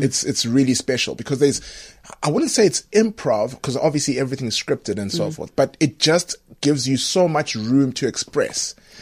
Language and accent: English; Zimbabwe; So originally from Zimbabwe.